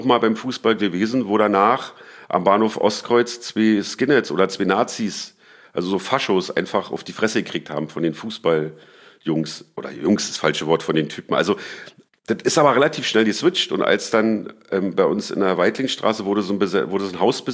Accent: Berlin, Germany; Ich bin in Lichtenberg groß geworden, Tierparkclub und so. Und das war so um die Wendezeit rum

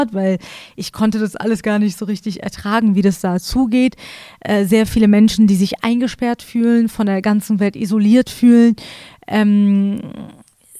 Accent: Iran; now in Germany; Ich bin sehr behütet aufgewachsen im Iran. Und dementsprechend als wir dann nach Deutschland kamen, hatten wir das alles nicht mehr.

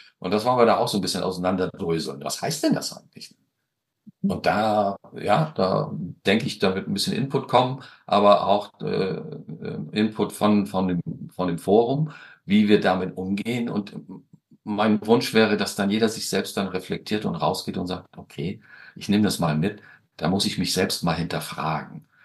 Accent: Hamburg, Germany; Ja, aber auch als Hamburger kann ich sagen, es braucht eine gemeinsame Vision

